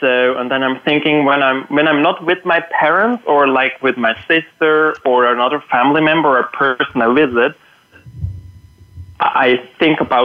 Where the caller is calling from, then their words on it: Hamburg, Germany; I'm calling in today from Hamburg, Germany.